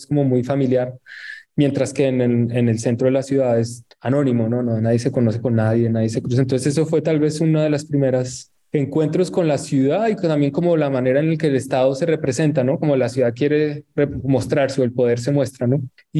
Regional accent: Bogotá, Colombia; moved away as an adult; now in Paris, France; yo crecí en Bogotá, en distintos barrios en Bogotá, en la localidad de Kennedy, la mayor parte de mi infancia, luego en el centro, mi adolescencia y mi juventud, y luego de veintitantos, 3, 4 años me vine aquí a París

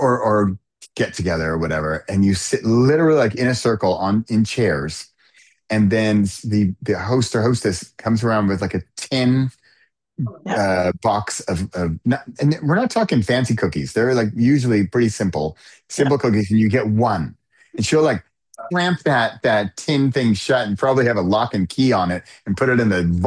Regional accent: California, United States; now in Netherlands; And so I'm from Southern California, and so kind of Southern

